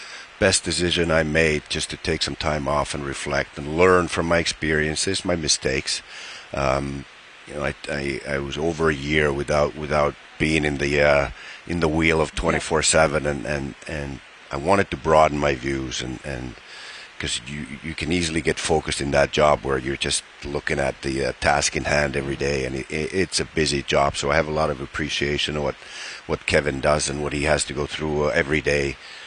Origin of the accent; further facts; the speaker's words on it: Finland; now in United States; from Finland, where there was no internet, so I'm looking at the yearbook.